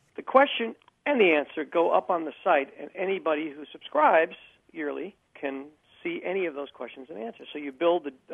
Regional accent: Brooklyn, New York, United States; that I was exposed to jazz so early is that I grew up in Brooklyn

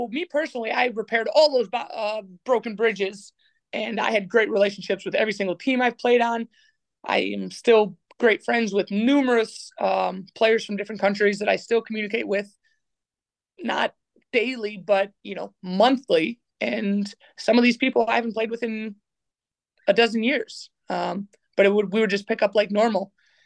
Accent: United States; I'm an American. I'm used to this.

